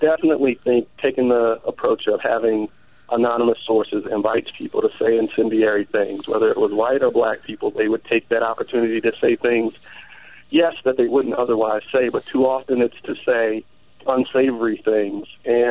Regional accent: the South, United States; now in Philadelphia, United States; I'm a Southerner who's moved to Philadelphia

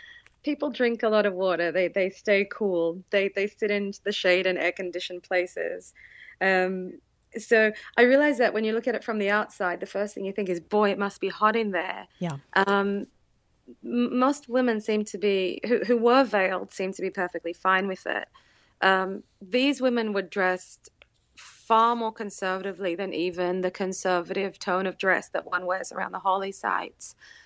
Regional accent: Australia; I'm Australian, so we work in Celsius

